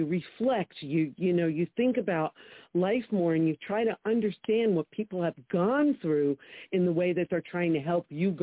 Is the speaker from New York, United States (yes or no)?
yes; Brooklyn, New York, United States; I grew up in Brooklyn, and we used to fall asleep to the train going by, to the garbage cans rattling